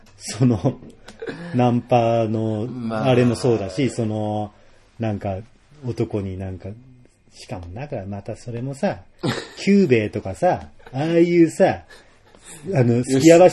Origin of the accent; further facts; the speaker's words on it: Tokyo, Japan; 東京生まれ、東京育ちの僕がね、言わせてもらいますけど。